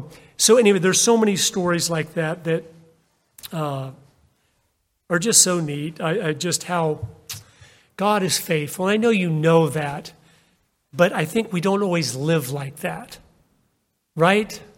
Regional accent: Idaho, United States; I go, we're from Idaho.

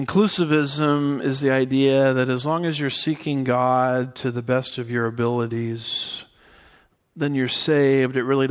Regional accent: Garden Grove, California, United States; I grew up in Garden Grove, California.

